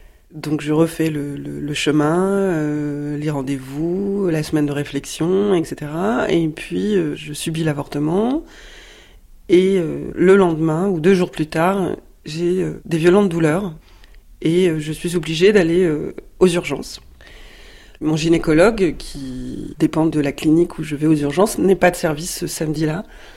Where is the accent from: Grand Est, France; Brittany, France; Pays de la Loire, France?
Brittany, France; born there